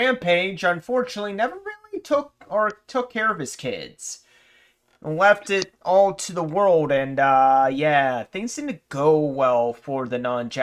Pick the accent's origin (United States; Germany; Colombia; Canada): Germany; No, I'm from Germany.